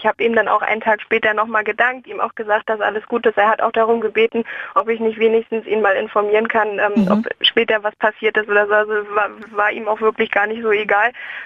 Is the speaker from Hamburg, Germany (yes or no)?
no; Rostock, Mecklenburg-Vorpommern, Germany; in meiner Heimatstadt Rostock.